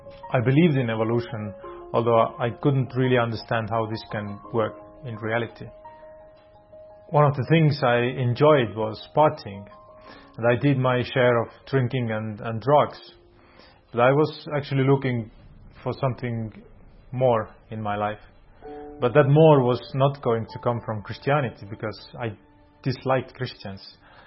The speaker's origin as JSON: {"language": "English", "town": "Tartu", "region": "Tartu County", "country": "Estonia", "tie": "born or raised there", "also_born_or_lived": "Tallinn", "second_language": "English", "said": "For the first seven years of my life, I grew up in Tallinn, the capital of Estonia. And after that, we moved to Tartu, which is the second biggest town."}